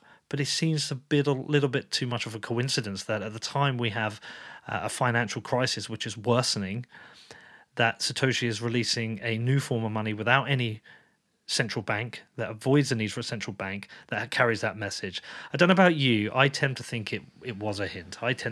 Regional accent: United Kingdom; because we're both British.

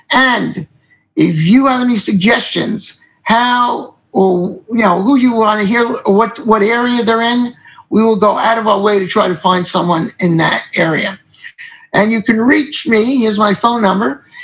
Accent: New York, United States; I'm from New York originally, and we never stop talking.

